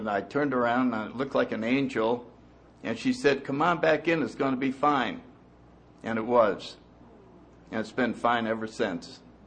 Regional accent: New Haven, Connecticut, United States; And I grew up in New Haven, Connecticut in 1931.

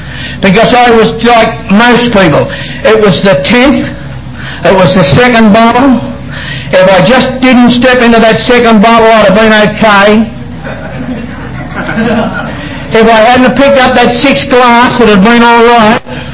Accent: Australia; now in Colfax, United States; Actually, we live in Colfax. I'm not from Auburn. I come from Colfax. And I'm not even from Colfax. I'm from Australia, by the way.

